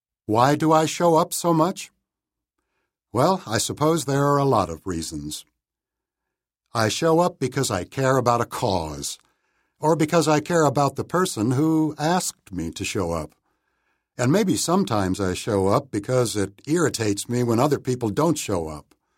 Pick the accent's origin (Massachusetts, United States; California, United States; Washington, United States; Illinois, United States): Washington, United States; Bremerton; In my hometown of Bremerton, Washington, showing up to lend your neighbors a hand was just something decent people did.